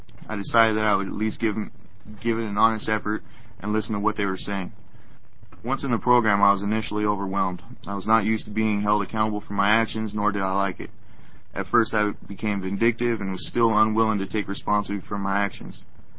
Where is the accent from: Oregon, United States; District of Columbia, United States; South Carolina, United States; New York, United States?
Oregon, United States; I informed my counselor that I was from Lane County and I needed housing.